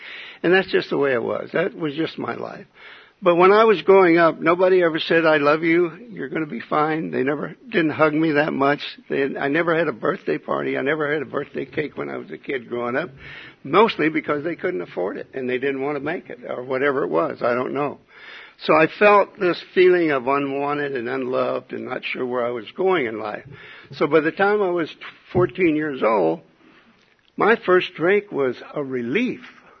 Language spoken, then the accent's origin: English; Oklahoma City, Oklahoma, United States; And I grew up in Oklahoma City.